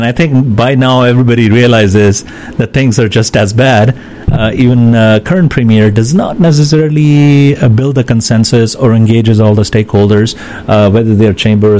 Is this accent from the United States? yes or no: no; Pakistan; I remember growing up in Pakistan